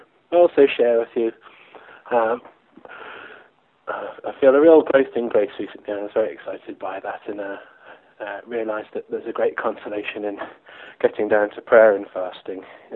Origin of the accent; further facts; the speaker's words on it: Scarborough, Yorkshire and the Humber, United Kingdom; I'm from Scarborough, North Yorkshire, England.